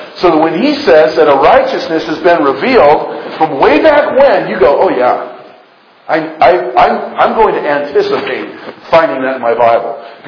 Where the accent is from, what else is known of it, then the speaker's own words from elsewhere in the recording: California, United States; You guys are going to cut me some slack because I'm from California, right?